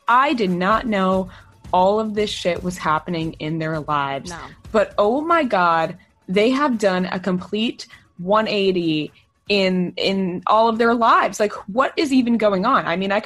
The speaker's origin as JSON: {"language": "English", "region": "New York", "country": "United States", "accent": "Long Island", "said": "I had to get rid of my Long Island accent when I was younger. I went to a speech pathologist, although I still do it often because I don't care anymore."}